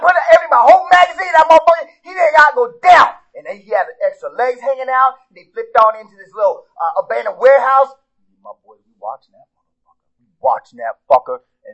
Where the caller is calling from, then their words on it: New York, United States; I'm from Harlem, New York.